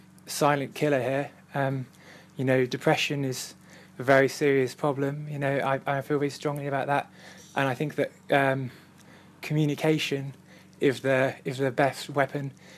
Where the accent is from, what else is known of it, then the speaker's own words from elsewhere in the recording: Walsall, West Midlands, United Kingdom; I'm 21 and I'm from Walsall.